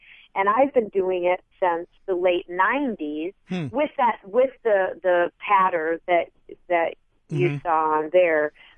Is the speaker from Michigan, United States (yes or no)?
yes; Michigan, United States; I think I've been to Indianapolis. I grew up in Michigan, so